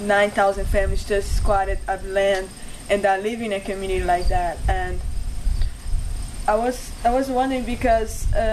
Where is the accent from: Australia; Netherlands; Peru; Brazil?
Brazil; I have a question. I'm from Brazil, and I was in Philadelphia for 2 months